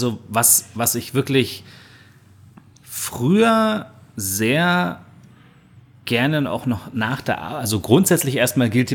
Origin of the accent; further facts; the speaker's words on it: Germany; und wir natürlich auch als Deutsche ja schon eher gewohnt sind, dass der Salzgehalt ein bisschen höher ist, siehe unser täglich Brot